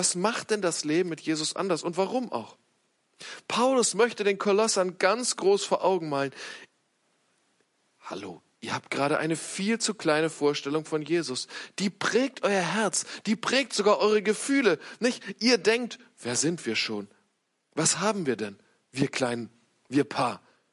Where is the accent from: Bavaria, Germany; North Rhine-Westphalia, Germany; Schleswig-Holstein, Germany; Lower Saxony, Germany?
Schleswig-Holstein, Germany; Neumünster; Ich komme aus Neumünster, das ist auch nicht besser.